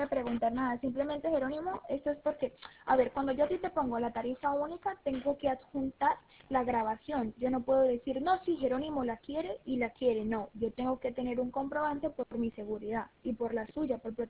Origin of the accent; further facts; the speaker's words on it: Burjassot, Valencian Community, Spain; yo también soy de Valencia, soy de Burjasot, no sé si lo ha escuchado.